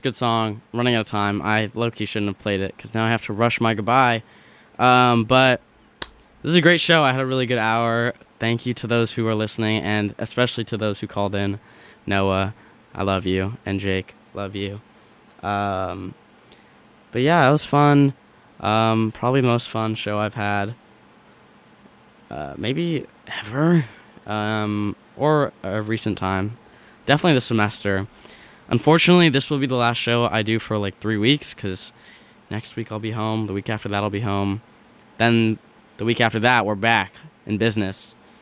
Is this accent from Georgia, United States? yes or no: no; California, United States; But we're ending with … because I'm from California and I love California